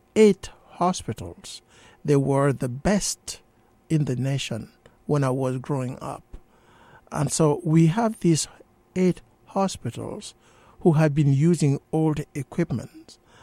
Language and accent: English; Cameroon; now in United States; because I was born in Cameroon, and my home church is the Presbyterian Church of Cameroon.